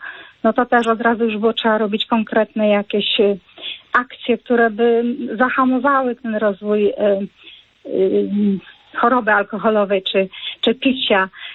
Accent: Tylmanowa, Lesser Poland, Poland; ja pochodzę z takiej miejscowości, która nazywa się Tylmanowa nad Dunajcem i tam były pierwsze oazy.

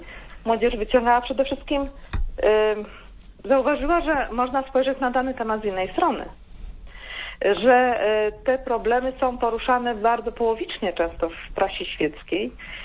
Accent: central Poland, Poland; Już to ja jestem z Polski Centralnej

